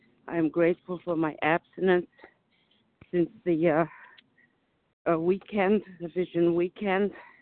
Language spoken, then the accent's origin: English; Staten Island, New York, United States; I'm from Staten Island, New York